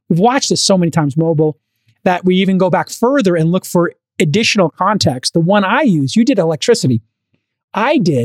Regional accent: New York, United States; Soho, where I grew up in New York

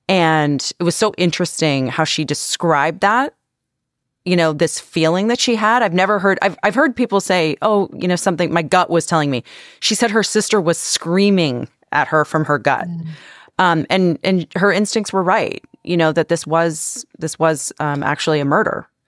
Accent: Blue Mountain, Ontario, Canada; a story that I covered recently in my hometown of Blue Mountain, Ontario, Canada

